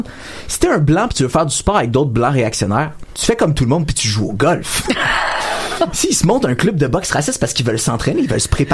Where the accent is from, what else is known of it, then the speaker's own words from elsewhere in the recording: Quebec, Canada; Moi, je suis québécois.